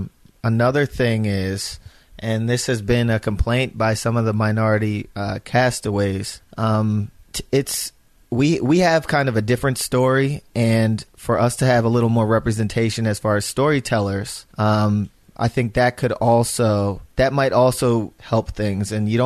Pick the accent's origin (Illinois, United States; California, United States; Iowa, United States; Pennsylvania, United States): Pennsylvania, United States; Philadelphia; But I'm from Philadelphia, where I see and hear a lot.